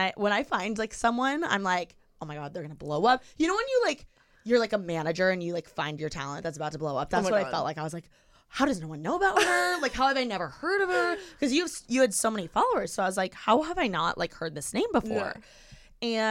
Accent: Bloomington, Indiana, United States; now in Los Angeles, United States; So I'm from Bloomington. Okay. Indiana, where IU is.

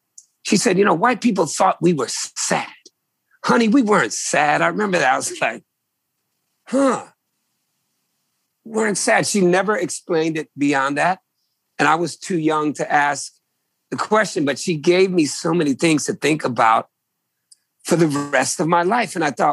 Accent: Virginia, United States; I come from Virginia people, man. I am a Virginian, brother.

